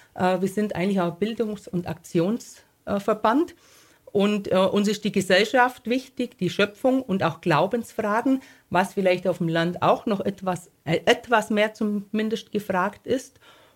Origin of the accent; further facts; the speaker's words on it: Bavaria, Germany; Ich komme aus einem kleinen Dorf im Unterallgäu und bin schon als Jugendliche bei der katholischen Landjugendbewegung unterwegs gewesen.